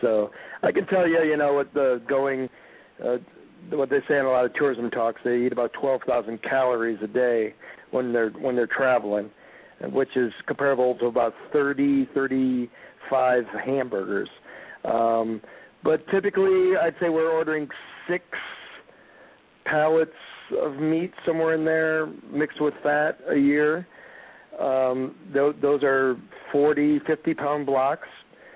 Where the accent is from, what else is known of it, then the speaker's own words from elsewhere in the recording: Illinois, United States; so even though I grew up in the Chicago area, I considered myself a wannabe cheesehead.